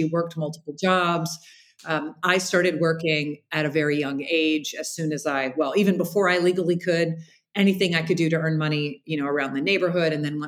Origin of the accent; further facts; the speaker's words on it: Jacksonville, Florida, United States; The very short version is I grew up in Jacksonville, Florida. I'm the oldest of three girls.